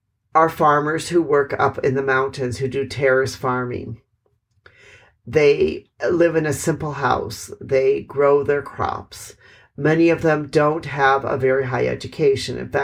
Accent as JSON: {"language": "English", "region": "Wisconsin", "country": "United States", "tie": "born or raised there", "said": "Now, I grew up in Wisconsin, and I can tell you that Wisconsin is cold"}